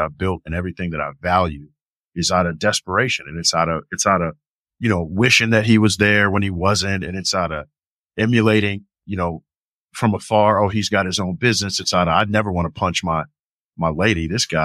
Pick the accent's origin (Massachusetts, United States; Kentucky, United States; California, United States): California, United States; Oh, 90. I'm from California. 20. No, we don't see that.